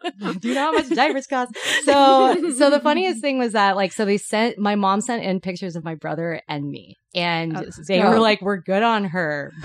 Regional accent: Petaluma, California, United States; purchased a Chinese restaurant in what would be my hometown of Petaluma, California.

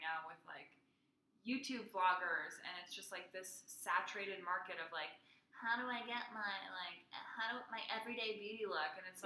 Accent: New York, United States; Like, as a girl, I would say, like, growing up in New York and going to an all-girls school

